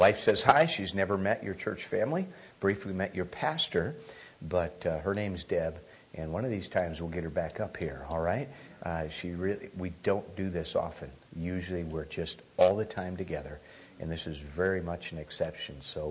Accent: Alaska, United States; Your pastor said I came from Florida, but I'm actually an Alaskan. So state of residence is Alaska.

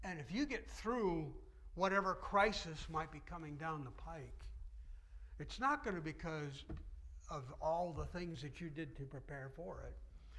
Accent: New York, United States; I grew up in New York State, so it was not far from where he lived.

